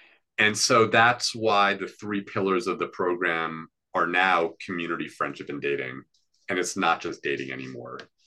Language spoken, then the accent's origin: English; New York City, New York, United States; I am from a little known street in northern Manhattan, from the neighborhood called Washington Heights. And something that's really cool is that five generations of my family have spent some time living on that street.